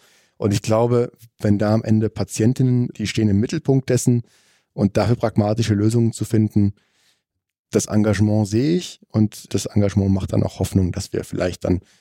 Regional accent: North Rhine-Westphalia, Germany; ich komme aus dem Rheinland

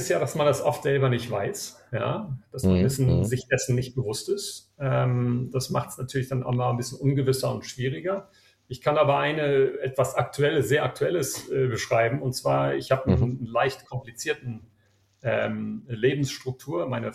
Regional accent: South Africa; also born or lived in Cape Town / Bayreuth, Germany; ich bin in Südafrika geboren und aufgewachsen, war in der deutschen Schule. Meine Eltern waren beide deutsch und bin dann nach dem Abitur hier in Kapstadt, ich bin jetzt in Johannesburg, damals in Kapstadt, bin ich nach Bayreuth gezogen in Deutschland.

